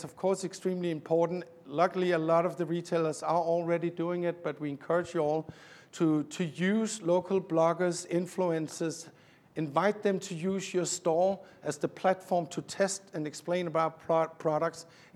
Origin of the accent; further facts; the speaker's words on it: Roskilde, Zealand, Denmark; a very small store in my hometown in Roskilde